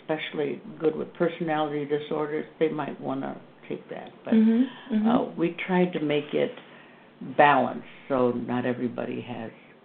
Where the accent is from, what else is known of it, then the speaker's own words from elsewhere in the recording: St. Louis, Missouri, United States; also born or lived in Boston; But I was raised in Missouri, St. Louis, Missouri, and I went to nurses training at the Jewish Hospital in St. Louis.